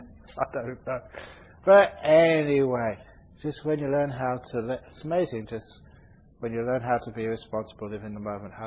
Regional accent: London, United Kingdom; I grew up in London where it was cold.

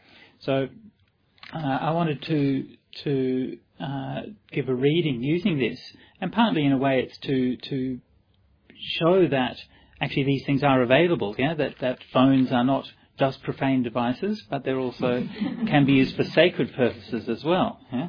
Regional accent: Perth, Western Australia, Australia; I grew up as in Perth, I grew up as in a Catholic family, and we would go to church every Sunday

